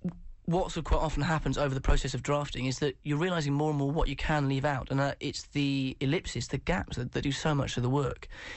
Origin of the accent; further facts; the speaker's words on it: Wales, United Kingdom; I'm Welsh, I'm Welsh, so it's a perfect normal size.